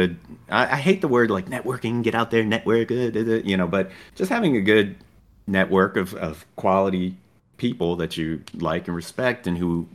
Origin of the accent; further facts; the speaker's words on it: San Antonio, Texas, United States; A friend of a friend, I'm from San Antonio, Texas